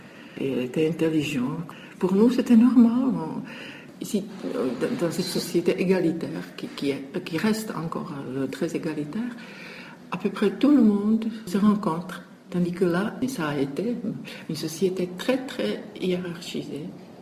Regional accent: Czechia; French is a second language

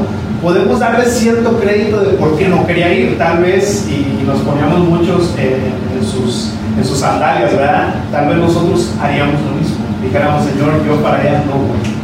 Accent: Mexico; Me ponía a pensar yo, por ejemplo, que soy mexicano

